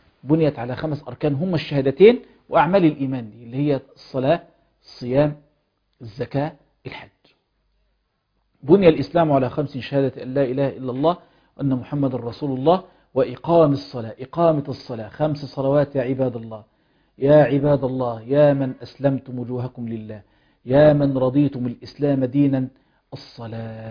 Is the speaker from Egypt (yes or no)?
yes; Egypt; احنا عندنا في مصر لله الحمد مصر ليست دولة فقيرة